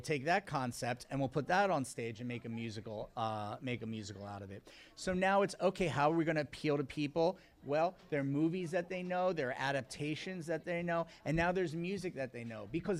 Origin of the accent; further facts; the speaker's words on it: Philadelphia, Pennsylvania, United States; When I was young and I would go to New York, I'm from Philadelphia, it's 90 miles away